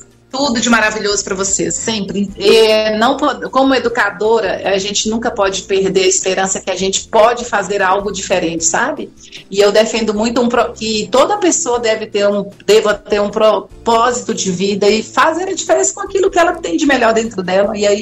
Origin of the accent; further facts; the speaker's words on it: Almenara, Minas Gerais, Brazil; born there; now in Belo Horizonte, Brazil; Nasci no Vale do Jequitinhonha, na cidade de Almenara, mas eu já tô em Belo Horizonte há 25 anos.